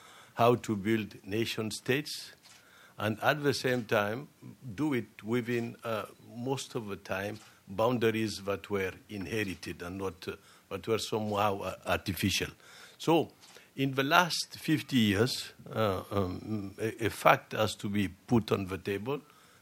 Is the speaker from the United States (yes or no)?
no; Niger; because I'm from Niger, they hardly do infiltrate Niger.